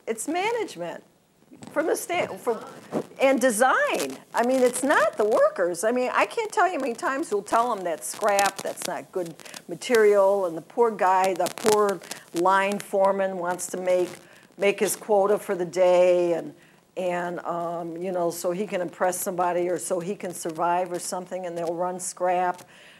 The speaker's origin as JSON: {"language": "English", "country": "United States", "said": "No. We're American workers."}